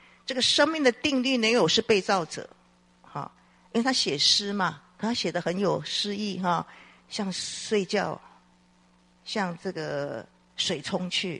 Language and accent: Chinese; China; 我真的体会到我们中国人讲的人生70才开始，另外一个起步，另外一个阶段